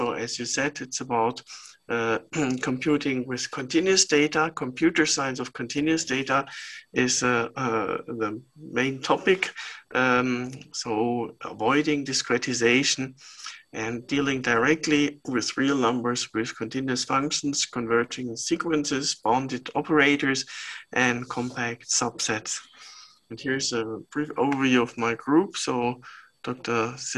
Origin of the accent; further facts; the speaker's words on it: Germany; I'm from Germany